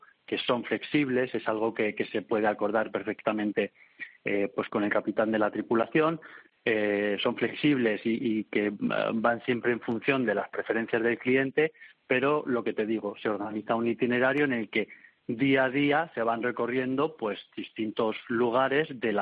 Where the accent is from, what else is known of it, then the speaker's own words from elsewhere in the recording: Madrid, Community of Madrid, Spain; born there; Yo soy, bueno, madrileño de nacimiento, entonces, pero por alguna razón, pues digamos que llevo el mar en las venas.